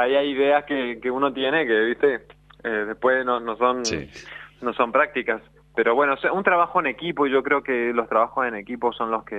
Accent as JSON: {"language": "Spanish", "region": "Chaco", "country": "Argentina", "said": "Nosotros no nos presentamos como Chaco, sino"}